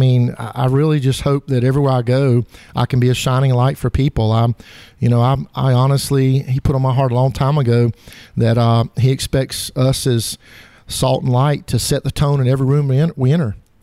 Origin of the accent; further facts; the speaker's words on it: Prosperity, South Carolina, United States; also born or lived in North Augusta, South Carolina; Yeah, I'm from Prosperity, grew up there, and moved back there.